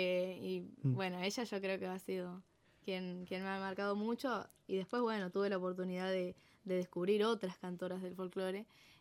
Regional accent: Santo Tomé, Santa Fe, Argentina; Todos somos santotomecinos y santafesinos.

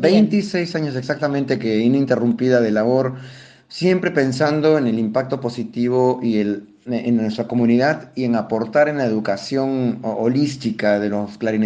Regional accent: Lima, Peru; Vengo de Lima, Perú

